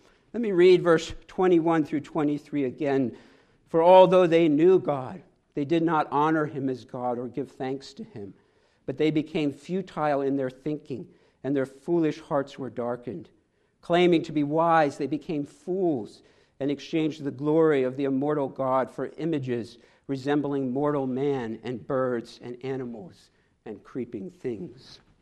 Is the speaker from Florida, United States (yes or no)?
no; Philadelphia, Pennsylvania, United States; I'm from Philadelphia.